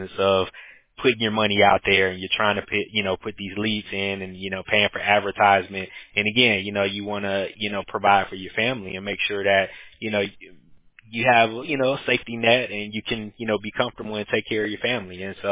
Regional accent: Atlanta, Georgia, United States; also born or lived in Washington, D.C.; now in Costa Rica; I'm from Atlanta, originally I'm from D.C., but I, you know, moved to Atlanta when I was small. And, you know, currently me and my wife, we actually moved to Costa Rica.

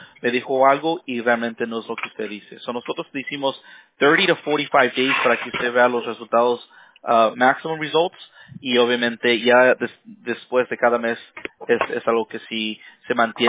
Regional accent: Mexico; now in United States; Yo soy mexicano

